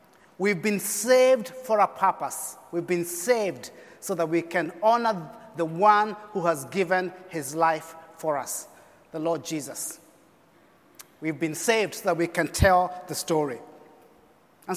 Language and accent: English; Kenya; I come from Kenya. We have 42 different tribes.